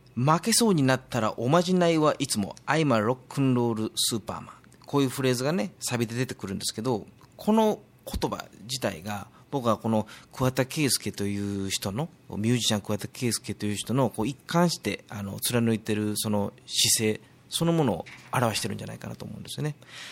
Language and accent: Japanese; Hyogo, Japan; 自分の出身兵庫県だったり、うん、まあ、この岡山県だったりね